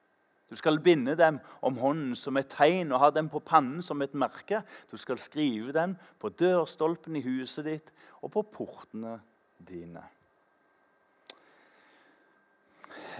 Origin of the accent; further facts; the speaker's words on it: Tananger, Rogaland, Norway; Og i Tananger, der jeg vokste opp, så hadde vi mye sånt.